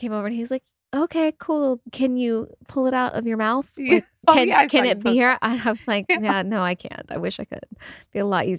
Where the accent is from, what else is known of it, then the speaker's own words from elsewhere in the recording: Texas, United States; also born or lived in Hartford, Connecticut; I was born in Connecticut in Hartford, but I moved my mom and dad split when I was one. And my mom's job, she was into pharmaceuticals, and it moved her district. So I moved every 3 years as a kid. So I was nomadic, and I was longest in Texas. So I say I'm from Texas.